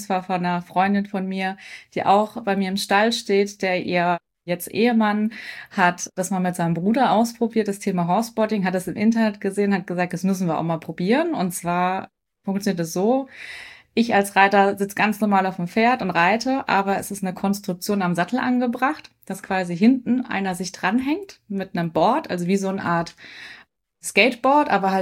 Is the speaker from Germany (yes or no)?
yes; Mannheim, Baden-Württemberg, Germany; Ich komme aus Mannheim